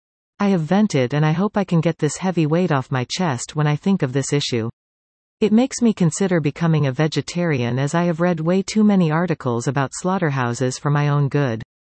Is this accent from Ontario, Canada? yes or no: no; Brandon, Manitoba, Canada; I grew up in Brandon, Manitoba, a pretty little prairie city with a slaughterhouse outside of the city limits.